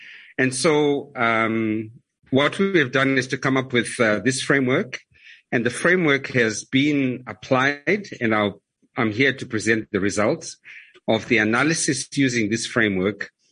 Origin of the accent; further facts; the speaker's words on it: Zimbabwe; I'm from Zimbabwe